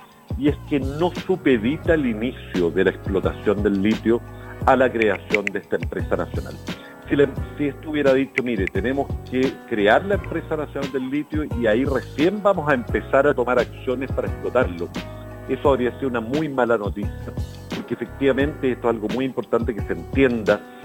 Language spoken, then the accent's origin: Spanish; Chile; que en este caso somos todos los chilenos